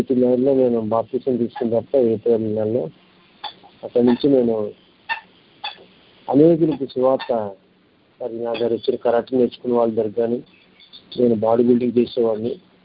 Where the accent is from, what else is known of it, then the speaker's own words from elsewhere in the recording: Vijayawada, Andhra Pradesh, India; born there; నేను పుట్టింది విజయవాడ.